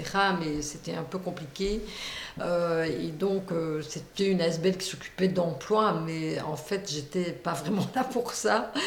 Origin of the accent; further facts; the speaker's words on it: Namur, Wallonia, Belgium; Je suis née le 3 juillet 1959, voilà, et je suis née à Namur, mais je n'habitais pas Namur, mais la région namuroise.